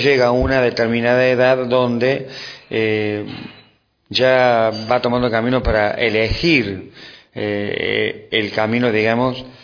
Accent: Córdoba, Argentina; soy de Córdoba, Argentina

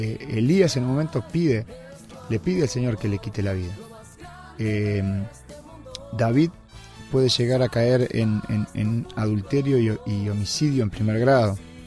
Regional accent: Uruguay; Me gustaría vivir en Uruguay, como buen uruguayo, ¿está?

